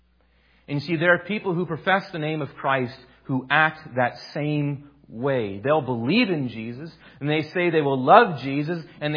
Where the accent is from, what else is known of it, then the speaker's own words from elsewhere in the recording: Grand Rapids, Michigan, United States; I come from Grand Rapids. I come from Classist, Michigan, of the URC.